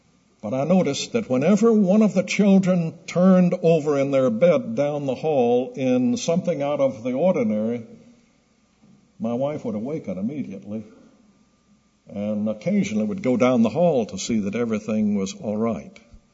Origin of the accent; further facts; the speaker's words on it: Charleston, South Carolina, United States; Now, I grew up in Charleston. I've mentioned this before. I grew up in Charleston by the side of the Atlantic, and I've been in a few storms